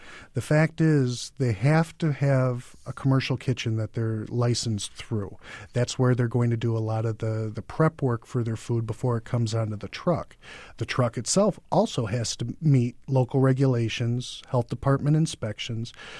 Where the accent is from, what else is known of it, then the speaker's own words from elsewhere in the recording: Detroit, Michigan, United States; one of the trucks that I've recently found is actually in my hometown of Detroit.